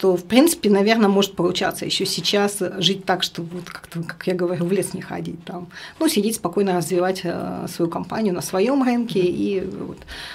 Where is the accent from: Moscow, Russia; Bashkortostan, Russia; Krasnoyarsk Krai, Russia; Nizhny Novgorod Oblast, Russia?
Krasnoyarsk Krai, Russia; Krasnoyarsk; Я родилась и выросла в Сибири, город Красноярск.